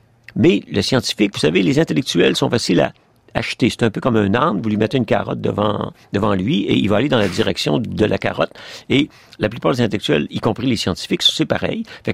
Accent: Canada; Par exemple, chez nous, au Canada

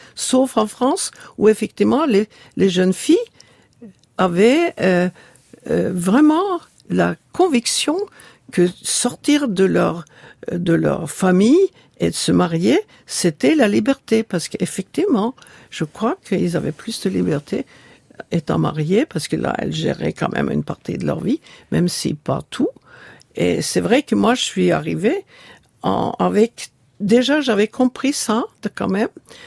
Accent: Oslo, Norway; moved away as an adult; mon enfance et ma jeunesse en Norvège, puisque je suis née en Oslo et j'ai vécu jusqu'à l'âge de 19 ans dans ce pays.

